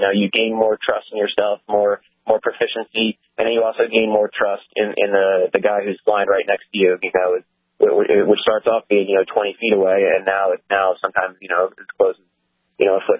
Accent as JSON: {"language": "English", "town": "Humbletown", "region": "Pennsylvania", "country": "United States", "tie": "born or raised there", "said": "Well, I'm from Humbletown, Pennsylvania. I grew up there central Pennsylvania"}